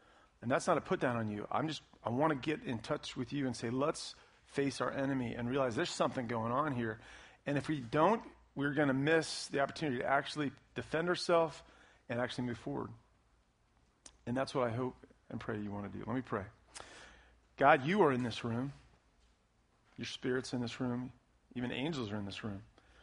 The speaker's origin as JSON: {"language": "English", "country": "United States", "said": "As a believer, as an American, as someone who lives in this area"}